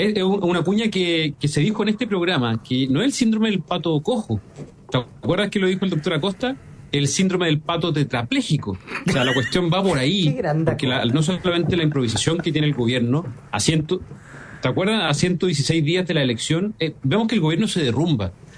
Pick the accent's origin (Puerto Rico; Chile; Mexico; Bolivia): Chile; a mí de verdad me da mucha vergüenza como chileno